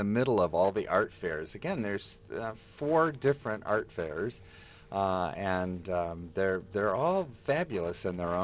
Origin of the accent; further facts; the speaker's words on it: Ann Arbor, Michigan, United States; I grew up in Ann Arbor, and I used to go as a kid.